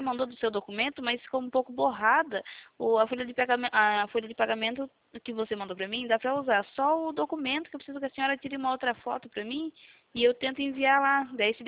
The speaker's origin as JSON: {"language": "Portuguese", "town": "Itapetininga", "region": "São Paulo", "country": "Brazil", "said": "Não, sou de Tapetininga, interior de São Paulo."}